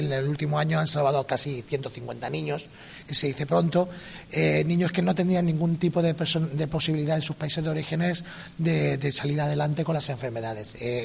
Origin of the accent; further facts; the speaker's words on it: Lucena, Andalusia, Spain; soy de Lucena, pero vivo fuera y quería traer algo a mi tierra.